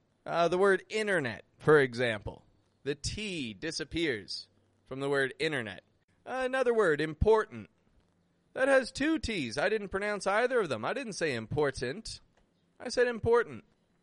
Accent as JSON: {"language": "English", "town": "Toronto", "region": "Ontario", "country": "Canada", "lives_now": "Mexico", "said": "I'm from Toronto, I live in Mexico, and today I'm recording this podcast episode from out on my terrace."}